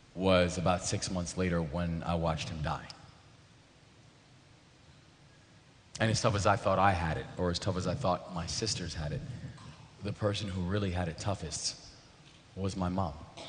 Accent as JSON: {"language": "English", "town": "Baltimore", "region": "Maryland", "country": "United States", "tie": "born or raised there", "said": "the Baltimore Sun, which was the name of my hometown paper"}